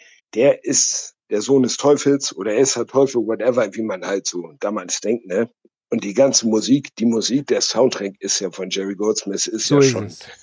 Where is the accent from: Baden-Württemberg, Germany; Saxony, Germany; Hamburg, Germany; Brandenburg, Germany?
Hamburg, Germany; Ich komme aus dem wunderschönen Hamburg.